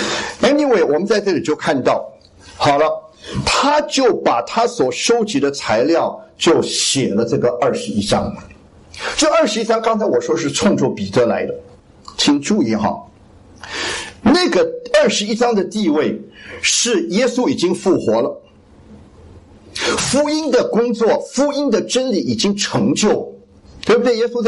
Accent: Taiwan; 因为我是从台湾来的。

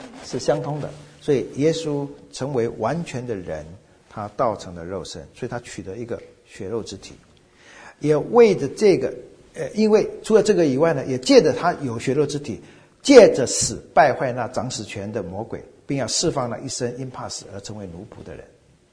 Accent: China; 在我们中国人的概念呢，可能神的儿子看你怎么说吧

